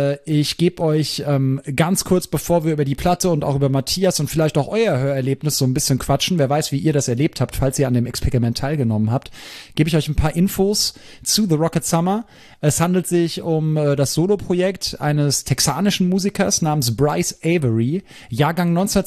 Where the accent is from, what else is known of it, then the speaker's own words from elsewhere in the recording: Hesse, Germany; Wir kommen aus Hessen beide.